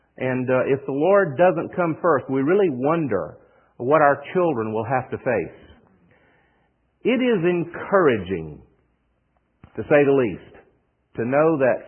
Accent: the South, United States; accent: Southern; Now, you'll get accustomed to my accent. There are some sayings, some things that we say in the South, and it may take you a little while to catch on

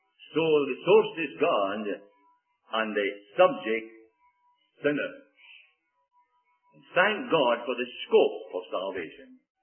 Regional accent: Edinburgh, Scotland, United Kingdom; the captain was from Glasgow and I was from Edinburgh. And we were the only two Scotsmen aboard that ship.

